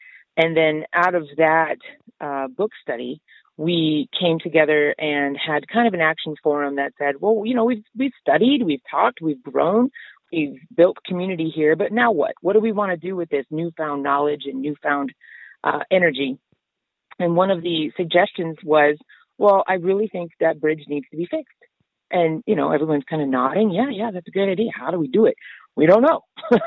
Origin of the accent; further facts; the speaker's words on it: Flandreau, South Dakota, United States; I live in Flandreau, South Dakota, and I'm born and raised in Flandreau and moved back here